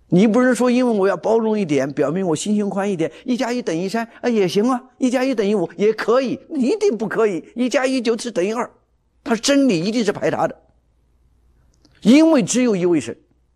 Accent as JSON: {"language": "Chinese", "country": "China"}